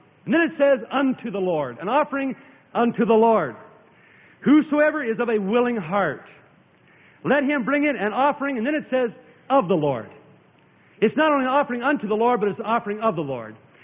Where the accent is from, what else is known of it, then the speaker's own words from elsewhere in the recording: Arizona, United States; like where I grew up down in Arizona